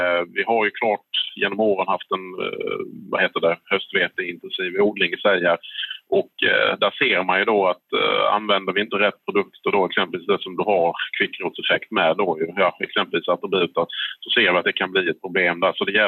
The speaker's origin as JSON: {"language": "Swedish", "region": "Halland County", "country": "Sweden", "moved": "yes", "lives_now": "Uppsala, Sweden", "said": "jag är ju inte från södra Sverige som behöver dialekterna då, kommer från södra Halland och pluggade på Ultuna här under 2005 till 2010"}